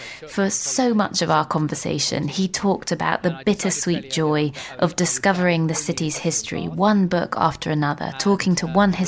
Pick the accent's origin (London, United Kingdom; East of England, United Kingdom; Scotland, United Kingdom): London, United Kingdom; Now, I'm from London, not Bristol